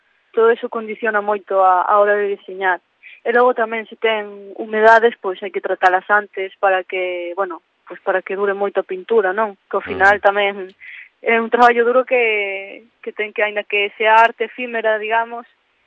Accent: Ordes, Galicia, Spain; eu son de Ordes e ali xa fan un festival

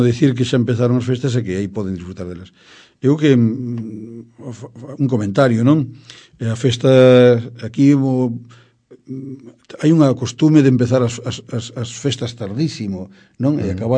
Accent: Perillo, Galicia, Spain; son de Perillo, e bebimos a agua da Barreira desde que nacín

